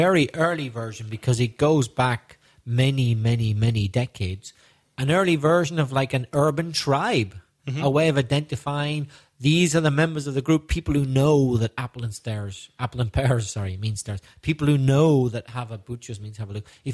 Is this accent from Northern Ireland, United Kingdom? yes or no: yes; Belfast, Northern Ireland, United Kingdom; Whereas I am from Belfast, I don't know it so much, and I haven't heard Cockney rhyming slime so much.